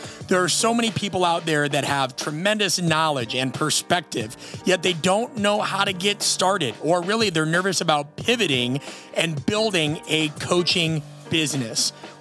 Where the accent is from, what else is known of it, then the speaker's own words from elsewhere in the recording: Midwest, United States; One, I'm from the Midwest, and I have a strong affinity for things that are no bullshit.